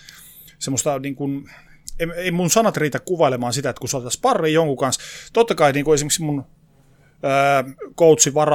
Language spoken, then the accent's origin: Finnish; Oulu, North Ostrobothnia, Finland; mä olen siis Oulusta kotoisin